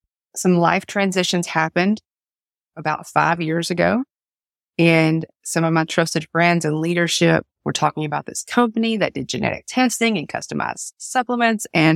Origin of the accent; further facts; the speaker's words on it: Arkansas, United States; now in Ruston, United States; I am originally from Arkansas, but I live in Ruston, Louisiana now. It's what we call home.